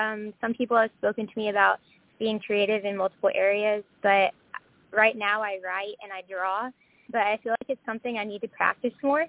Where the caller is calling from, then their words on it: Wisconsin, United States; Good evening. … I'm calling from Wisconsin.